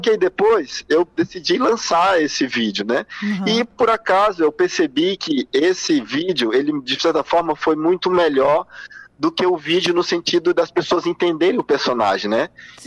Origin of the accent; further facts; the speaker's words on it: Maranhão, Brazil; Eu sou maranhense